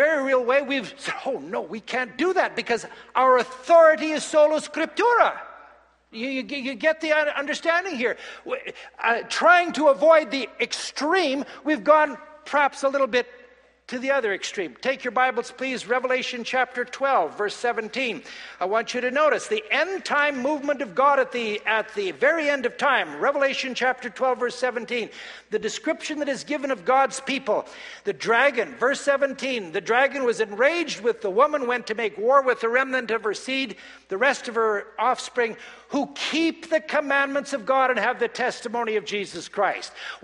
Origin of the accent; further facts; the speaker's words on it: British Columbia, Canada; it's been shared that I come from the Okanagan. My parents have an apple orchard.